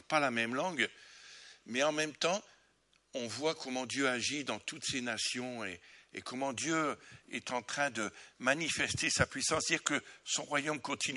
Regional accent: Amiens, Hauts-de-France, France; born there; Mon origine, en fait, je suis né à Amiens dans le Nord, mais mon origine est bretonne. Du côté de ma mère, ma grand-mère maternelle s'appelait Trécherel. Donc c'est bien de ce coin-là.

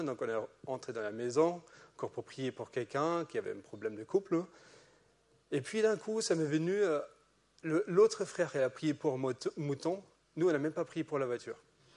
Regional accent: Germany; accent: German; French is a second language; j'ai un accent allemand parce que je suis allemand.

